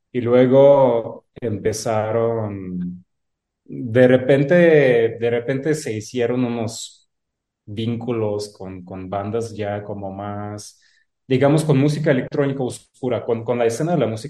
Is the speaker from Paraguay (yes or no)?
no; Belarus; born there; Spanish is a second language; Como pueden ver, no soy mexicano. tampoco soy ruso. Yo nací en Bielorrusia.